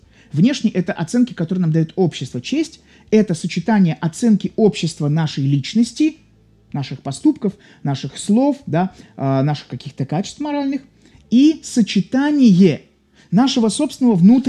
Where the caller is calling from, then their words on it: Saint Petersburg, Russia; я вас приветствую из Санкт-Петербурга.